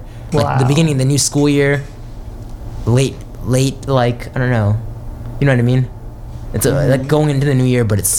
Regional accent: Hollywood, California, United States; born there; And I was born in Hollywood, and he was born in Bellflower.

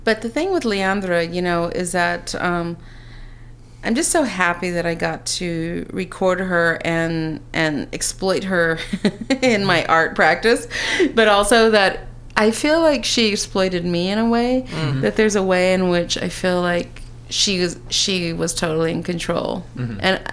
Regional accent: California, United States; now in New York, United States; I'm officially reside in New York, but I'm from California.

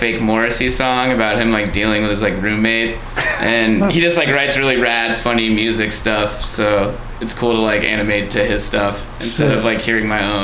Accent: Boulder, Colorado, United States; also born or lived in Denver; It sucked too because I was living in Denver, Colorado at the time, but I grew up in Boulder, Colorado, which is like a nice college town.

